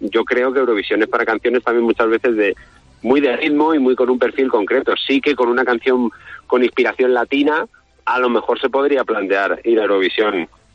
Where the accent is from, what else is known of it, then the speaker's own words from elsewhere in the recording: Extremadura, Spain; Pero y siendo extremeño, lo que tenemos en Extremadura nos hemos acostumbrado, pero tenemos cosas espectaculares.